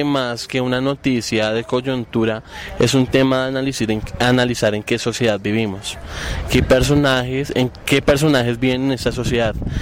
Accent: Funza, Cundinamarca, Colombia; Yo soy de Funza, Cundinamarca.

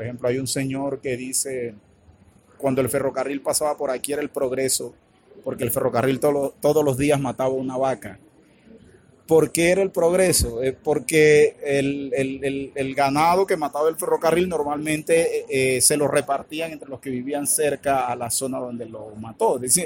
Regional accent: Valledupar, Cesar, Colombia; also born or lived in Cartagena; yo nací en Valledupar. Yo soy nacido en Valledupar. Hice todo mi bachillerato, la primaria y el bachillerato en Valledupar, pero la universidad la hice en Cartagena. Entonces, me he movido siempre entre Valledupar y Cartagena. Viví un tiempo también en Bogotá, luego estuve en México

